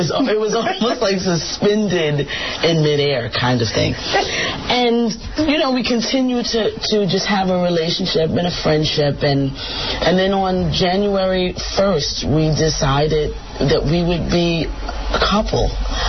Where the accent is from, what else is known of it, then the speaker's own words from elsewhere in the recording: New York, United States; I'm a New Yorker, and I'm going down as such.